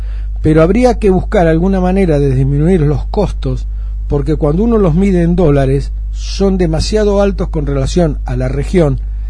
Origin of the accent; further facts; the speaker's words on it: Argentina; Me preocupa como país, me preocupa como argentino.